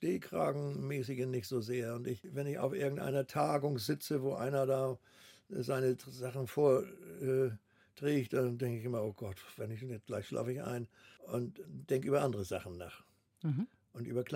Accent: Hamburg, Germany; als ich im Wilden Kaiser als Hamburger das Totenkirchhöhl bestiegen habe.

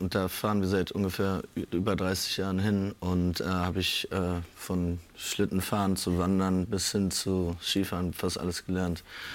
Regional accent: Berlin, Germany; Ich bin in Berlin aufgewachsen und in Berlin geht man einfach für den Club.

